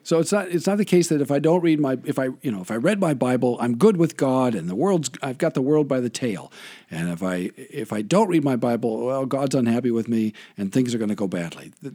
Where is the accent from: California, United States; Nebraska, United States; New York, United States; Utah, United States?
Nebraska, United States; Lincoln; This was in Lincoln.